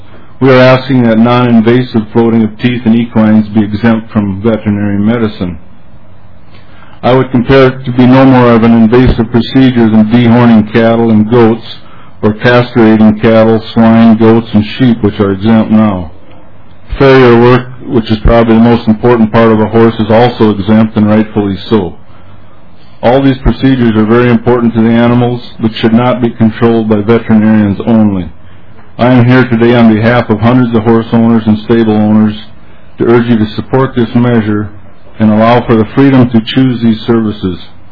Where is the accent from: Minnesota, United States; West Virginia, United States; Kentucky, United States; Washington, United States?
Minnesota, United States; Sacred Heart; I'm from Sacred Heart, Minnesota, and I'm here representing a few hundred horse owners in the state.